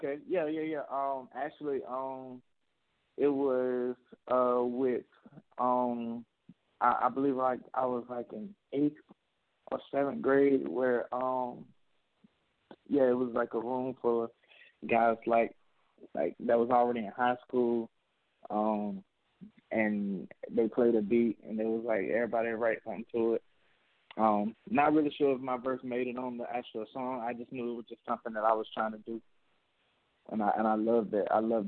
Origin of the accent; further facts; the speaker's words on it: Ahoskie, North Carolina, United States; And I'm from North Carolina, man, a small town named Ahoskie. Yeah, it sounds weird, but yeah, it's like it's a very small town, straight from North Carolina, man. Born and raised.